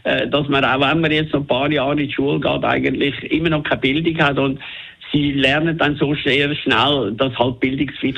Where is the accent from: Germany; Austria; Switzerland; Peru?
Switzerland; St. Gallen; Ich meine, ich komme aus dem Toggenburg